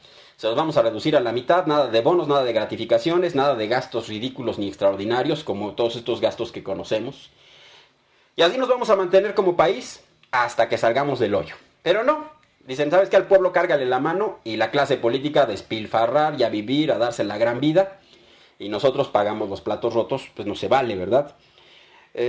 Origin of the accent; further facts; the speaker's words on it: Mexico; También nosotros como mexicanos tenemos un compromiso con el país